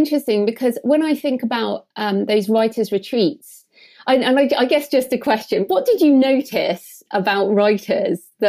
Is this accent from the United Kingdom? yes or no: yes; United Kingdom; And I mean, we're both British, obviously